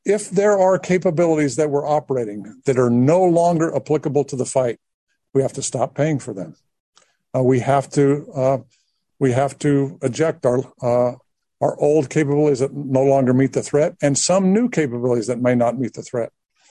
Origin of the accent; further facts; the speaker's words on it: Alabama, United States; I grew up in Alabama. And I grew up in Alabama in the 60s. And there's a lot of good people in Alabama. And I love the state of Alabama. I'm proud to be from there.